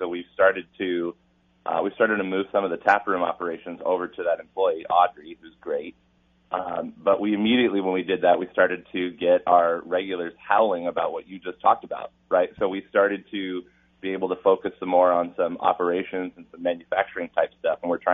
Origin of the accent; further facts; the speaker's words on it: Olympia, Washington, United States; I've got a small microbrewery in Washington State, in Longview, Washington, and I'm from Olympia, Washington.